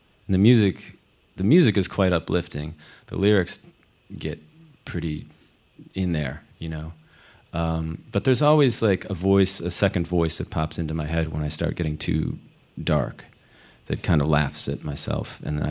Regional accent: Midwest, United States; I grew up in the Midwest, you know, Catholic.

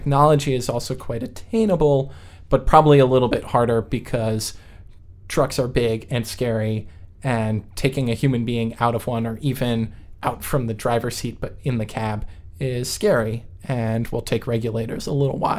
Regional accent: New York, United States; I'm a baseball fan. I grew up in New York. I'm a big New York Mets fan

